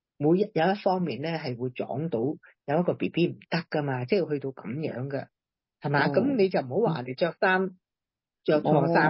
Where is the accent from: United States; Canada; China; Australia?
China; 我哋中国人嘅习俗系咁样噶嘛